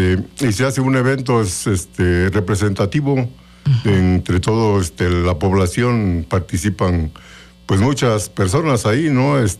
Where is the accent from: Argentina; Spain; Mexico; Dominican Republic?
Mexico; Ixtlilco el Grande, Morelos; now in Cuautla, Mexico; Yo vivo en Cuautla y soy originario de Iztlilco el Grande.